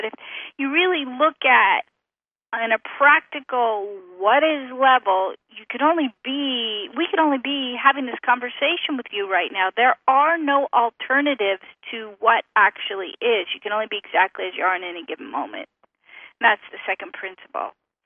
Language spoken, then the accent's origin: English; Oregon, United States; I grew up in Oregon. His dad owned a dress factory in New York City. You know, my grandparents were farmers. I lived in the country.